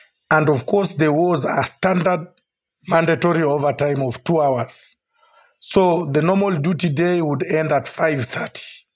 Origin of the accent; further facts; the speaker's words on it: Kenya; I am 40 years old. Actually, next month, I'm approaching 40. I'm a Kenyan.